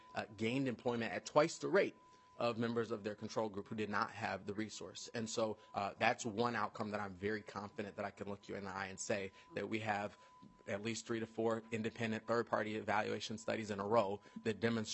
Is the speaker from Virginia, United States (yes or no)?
no; Minnesota, United States; as a Minnesotan who has grown used to deep economic inequality